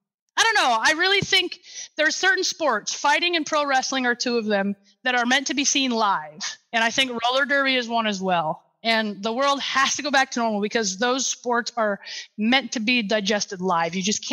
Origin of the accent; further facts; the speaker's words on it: Sioux Falls, South Dakota, United States; So I had a friend who's derby name is Queen Elizabeth, and she was in Sioux Falls, my hometown.